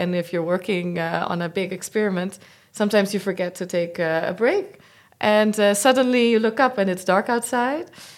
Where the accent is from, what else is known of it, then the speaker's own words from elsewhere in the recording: Utrecht, Netherlands; I'm from Utrecht, and I did my bachelor's here at the UU